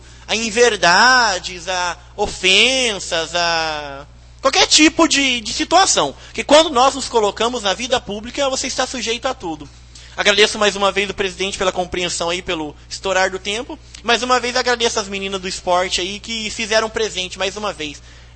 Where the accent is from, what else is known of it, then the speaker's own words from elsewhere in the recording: Jataizinho, Paraná, Brazil; me sinto muito feliz de falar que sou nascido e criado em Jataizinho.